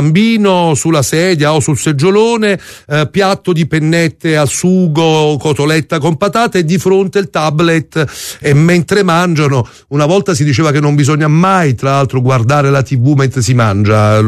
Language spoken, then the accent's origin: Italian; Naples, Campania, Italy; solitamente siamo noi di Napoli